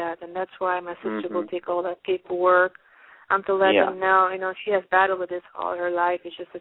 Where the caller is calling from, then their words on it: New Jersey, United States; I'm calling from New Jersey.